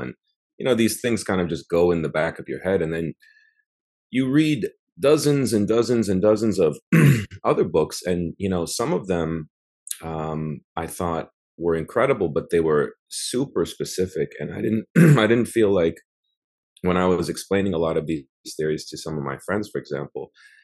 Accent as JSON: {"language": "English", "country": "United States", "lives_now": "Monterrey, Mexico", "said": "I live in Monterrey at the moment, yep. But I'm from the United States, but I've been living here for a few years, so."}